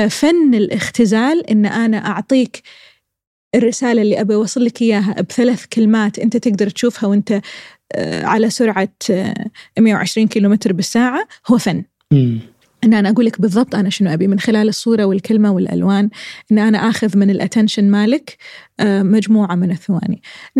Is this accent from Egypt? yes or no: no; Kuwait; إذا كان عندنا بالكويت صناعة سينما